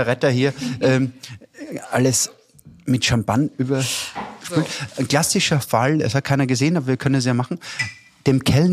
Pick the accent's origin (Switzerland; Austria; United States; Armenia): Austria; Styria; Ich komme ja aus der Steiermark, wie du weißt, gell